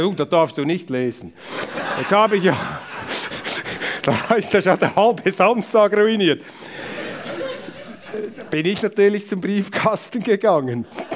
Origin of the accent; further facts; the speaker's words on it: Switzerland; da kann ich ja nicht als Schweizer Politiker permanent im Ausland herumlaufen und den Deutschen und den Österreichern oder sonst jemandem erzählen, wie ich die Welt sehe.